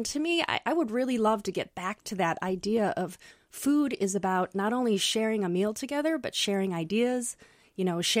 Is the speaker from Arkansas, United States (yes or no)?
no; Minnesota, United States; So we preserved, we fermented, we had a garden, which was quite difficult growing up in Minnesota. Your season is pretty limited.